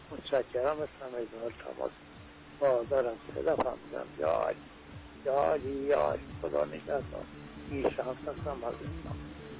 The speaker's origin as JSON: {"language": "Persian", "region": "Isfahan", "country": "Iran", "said": "از اصفهان من اومدم اونجا، واقعا تو رشته فرش فعالیت داشتم"}